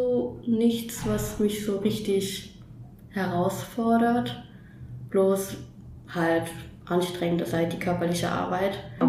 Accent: Berlin, Germany; ich komme ja auch ursprünglich aus Berlin.

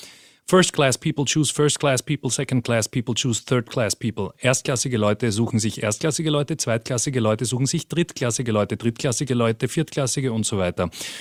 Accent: Vienna, Austria; born there; Ich bin in Wien geboren, also ich bin ganz unspektakulär in Wien geboren. Bin 2006 das erste Mal nach Südamerika

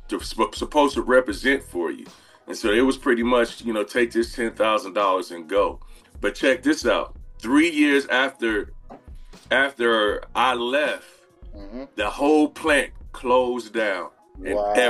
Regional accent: Dayton, Ohio, United States; now in Columbus, United States; I was the number one salesman in the district in Dayton, Ohio, my hometown.

